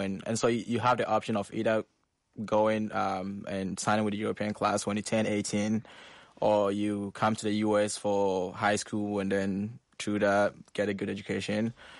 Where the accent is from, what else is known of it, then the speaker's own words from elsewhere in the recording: Kumasi, Ashanti, Ghana; I grew up in Kumasi, which is in the southern part of Ghana, and it was pretty exciting. Grew up in the city